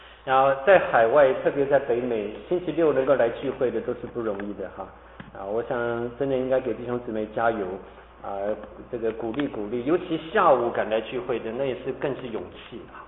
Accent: Tainan, Taiwan; 我自己以前小的时候在我们台湾台南的教会啊

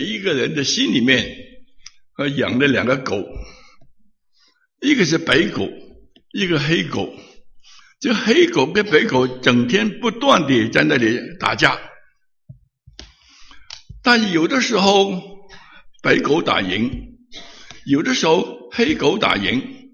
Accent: China; 不要说我们中国人本身就说人里面就是干戈的

